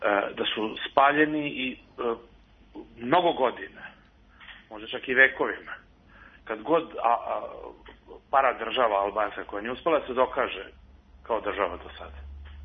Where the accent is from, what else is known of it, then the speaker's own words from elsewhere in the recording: Serbia; mi smo Srbi